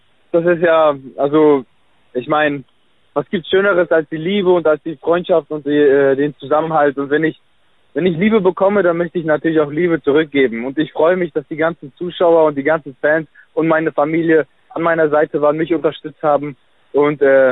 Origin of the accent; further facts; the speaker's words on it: Hamburg, Germany; Vor allem bin ich hier in meiner Heimatstadt Hamburg.